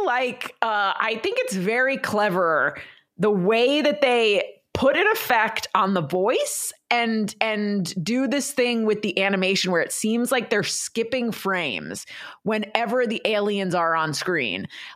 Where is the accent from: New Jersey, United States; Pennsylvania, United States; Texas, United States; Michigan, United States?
New Jersey, United States; Again, right now in New Jersey, they're in my hometown Facebook group